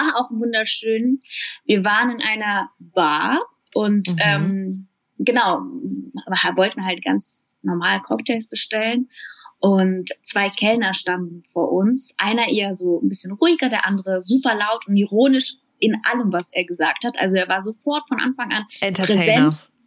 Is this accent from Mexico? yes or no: no; Russia; ich bin mir nicht so ganz sicher, ich komm aus Russland.